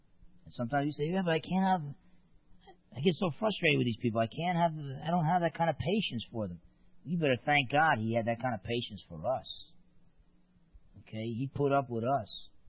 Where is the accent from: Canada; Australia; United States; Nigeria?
United States; New Jersey; You know, I was brought up in New Jersey.